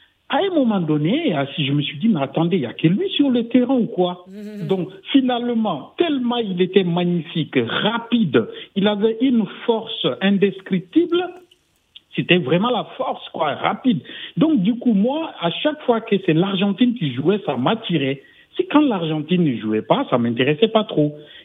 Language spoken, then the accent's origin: French; Bobo-Dioulasso, Hauts-Bassins, Burkina Faso; Vous savez, dans ma ville natale de Bobo-Dioulasso, la télévision venait d'arriver.